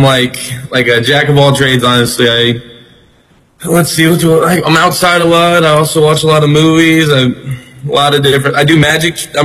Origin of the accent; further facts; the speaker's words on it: Indianapolis, Indiana, United States; So I'm from Indianapolis, Indiana.